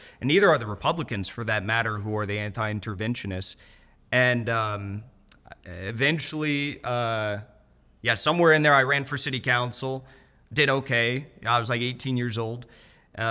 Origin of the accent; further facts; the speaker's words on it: San Clemente, California, United States; Well, growing up in San Clemente, I was just, like, concerned about the environment because I was a surfer.